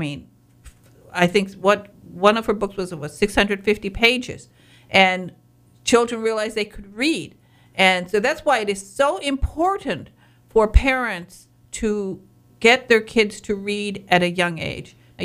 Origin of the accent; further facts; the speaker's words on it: Michigan, United States; it's so funny because I'm from Northern Michigan. I still mispronounce words.